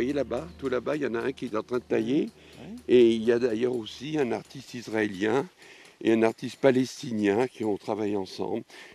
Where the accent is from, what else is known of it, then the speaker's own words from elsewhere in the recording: Metz, Grand Est, France; On est chez nous à Metz.